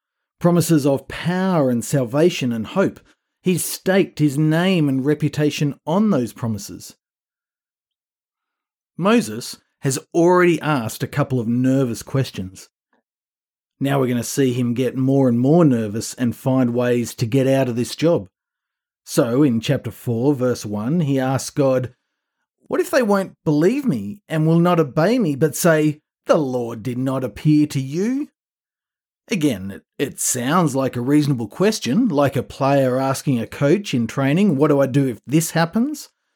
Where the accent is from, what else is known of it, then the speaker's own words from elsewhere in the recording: Australia; Trust me, I'm Australian.